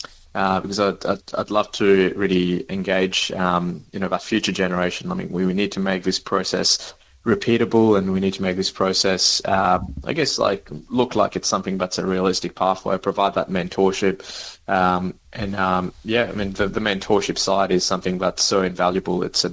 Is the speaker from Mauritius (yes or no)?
yes; Mauritius; growing up in Mauritius, where I was born and lived almost half of my life